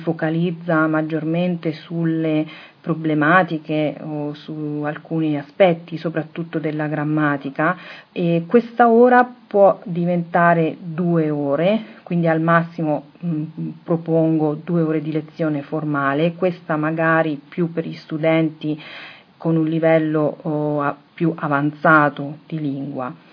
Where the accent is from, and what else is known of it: Todi, Umbria, Italy; born there